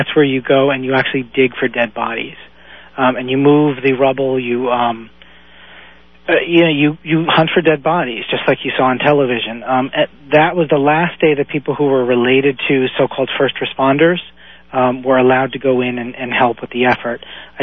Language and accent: English; New York, United States; I am a New Yorker. I lived through 9/11